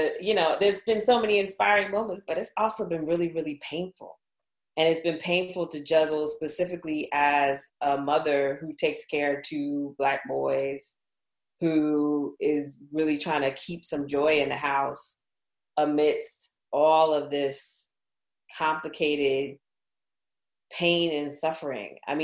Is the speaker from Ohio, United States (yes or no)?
no; Washington, District of Columbia, United States; my hometown of Washington, D.C.